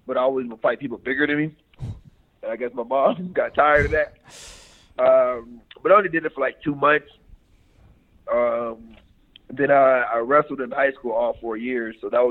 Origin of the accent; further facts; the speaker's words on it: Cleveland, Ohio, United States; No. I grew up in Cleveland.